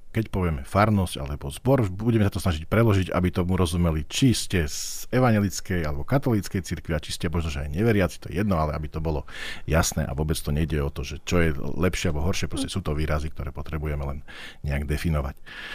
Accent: Michalovce, Košice Region, Slovakia; moja mama je lekárka a u nás v Michalovciach ju veľa pozná

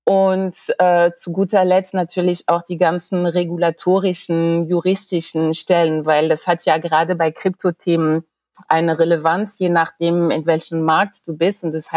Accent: France; Ich bin ja Französin, wie ich dir vorhin gesagt habe

